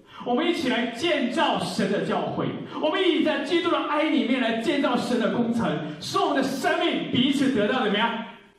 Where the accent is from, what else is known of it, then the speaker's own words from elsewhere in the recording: China; 在我们来自的那片土地，在中国大陆在发生的事情